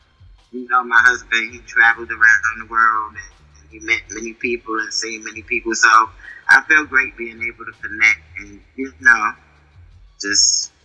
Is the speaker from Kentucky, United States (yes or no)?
no; Brooklyn, New York, United States; I come from Brooklyn, Brownsville. It's over here, United States, you know. It's a rough neighborhood, you know.